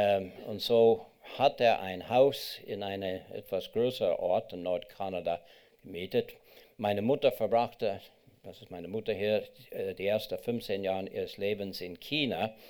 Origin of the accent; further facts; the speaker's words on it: Kingston, Ontario, Canada; also born or lived in Toronto; Ich bin in Kanada geboren, zwar in Toronto, aber nicht dort gelebt. Aufgewachsen bin ich in Kingston, Ontario, am anderen Ende vom Ontario See.